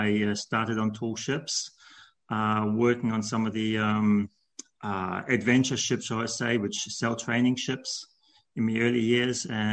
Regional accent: New Zealand; I'm from a pretty mixed background. I come from New Zealand. So I grew up in New Zealand, although my parents are from Europe, from Germany and Netherlands. So I grew up with various languages and in various different places.

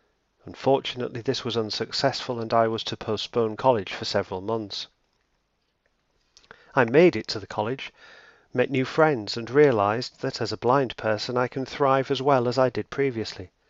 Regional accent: East of England, United Kingdom; born there; I'm 32 years old. I was born in Essex

